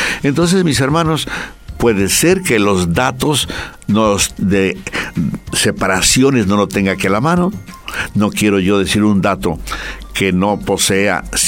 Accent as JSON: {"language": "Spanish", "town": "Guadalajara", "region": "Jalisco", "country": "Mexico", "tie": "born or raised there", "said": "Yo en mi tierra, Guadalajara, vivía en un barrio en torno a la central camionera."}